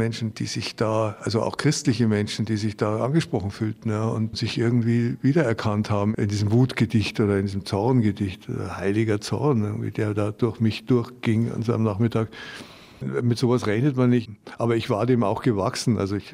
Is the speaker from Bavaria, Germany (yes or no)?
yes; Bavaria, Germany; Ja klar, also ich bin ja in Bayern aufgewachsen